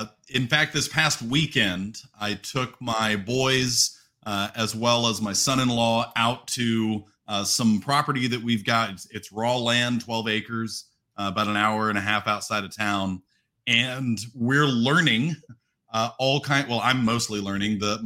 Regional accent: Fort Worth, Texas, United States; I was born at a young age. And I grew up in the Fort Worth, Dallas Metroplex, youngest of three.

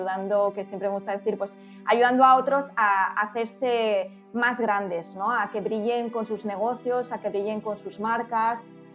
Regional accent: Alcoy, Valencian Community, Spain; moved away as an adult; desde que salí de Alcoy, que salí a estudiar a Barcelona la carrera de periodismo, pues he pasado por Barcelona, por Valencia, por Zaragoza, por Madrid, por Albacete.

